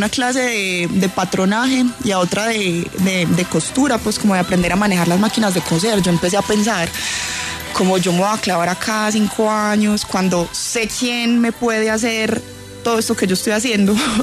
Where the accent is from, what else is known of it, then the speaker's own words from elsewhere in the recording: Manizales, Caldas, Colombia; also born or lived in New York, United States; yo nací en Nueva York, mis papás trabajaban allá, son de Manizales. No alcancé a vivir muchos años allá en Nueva York. Me fui a vivir a Manizales con una tía como desde los 6 meses más o menos.